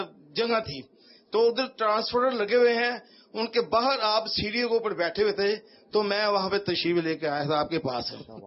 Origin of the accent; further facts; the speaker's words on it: Dubai, United Arab Emirates; میں دبئی سے ہوں.